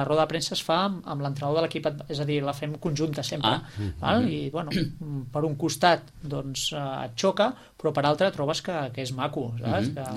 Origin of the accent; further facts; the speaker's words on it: Sitges, Catalonia, Spain; nosaltres, primera, som de Sitges, per tant, és un honor estar a la ràdio doncs, del nostre poble